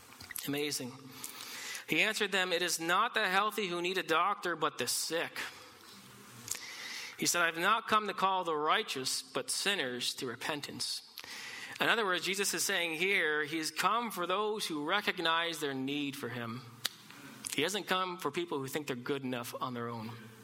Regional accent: Ontario, Canada; now in Abbotsford, Canada; I'm from Ontario, and so I love shoveling driveways.

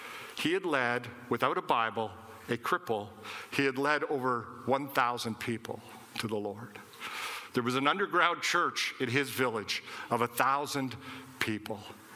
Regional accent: Ottawa, Ontario, Canada; You see, I grew up in Ottawa. I'd seen Parliament many times.

